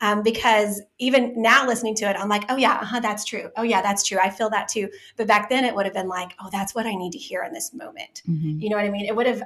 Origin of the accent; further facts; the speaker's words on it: Dallas, Texas, United States; And I have to tell you, Ryan, I'm from South Dallas.